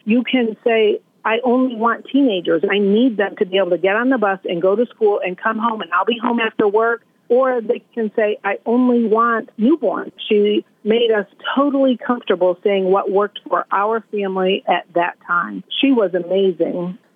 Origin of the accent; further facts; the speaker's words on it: Phoenix, New York, United States; So when I was a little girl growing up in Phoenix, New York